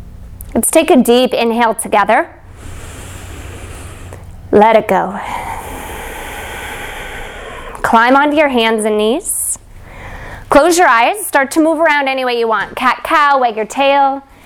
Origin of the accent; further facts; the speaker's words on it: Rockford, Illinois, United States; now in Petaluma, United States; I'm from Petaluma, California. So if you don't know where that is, it's in the heart of Sonoma County. But I'm a Midwest girl in my roots. I grew up in Rockford, Illinois